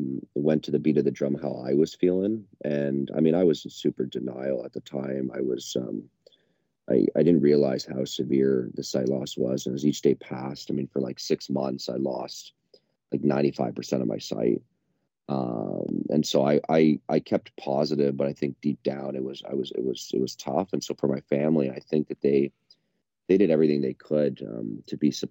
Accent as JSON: {"language": "English", "town": "Toronto", "region": "Ontario", "country": "Canada", "tie": "born or raised there", "said": "growing up in Toronto, like most kids, you know, I fell in love with the game. I had the chance to play minor hockey, my community at Weston, where I grew up"}